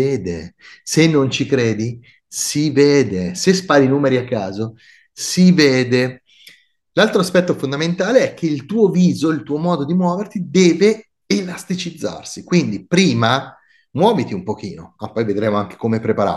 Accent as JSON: {"language": "Italian", "town": "Monza", "region": "Lombardy", "country": "Italy", "accent": "Milanese", "lives_now": "Milan, Italy", "said": "io sono di Monza, quindi un brianzolo che vive a Milano e quindi sono sbragato. Ok, il mio modo di parlare è milanese."}